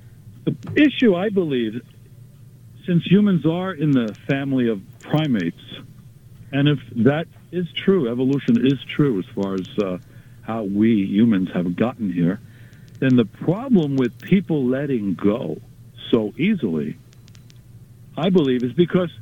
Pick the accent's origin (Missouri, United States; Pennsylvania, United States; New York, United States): New York, United States; I have family in Europe, and I'm American, born and raised here in the New York vicinity.